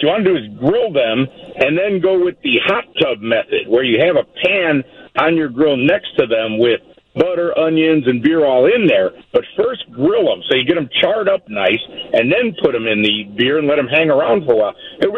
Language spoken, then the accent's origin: English; Chicago, Illinois, United States; We are all from Chicago.